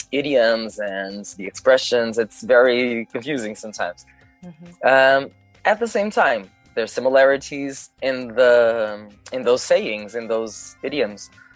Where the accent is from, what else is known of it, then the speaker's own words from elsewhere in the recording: South Africa; also born or lived in Portugal; I'm a circus artist right now. And I am from South Africa and from Portugal. So my parents are Portuguese.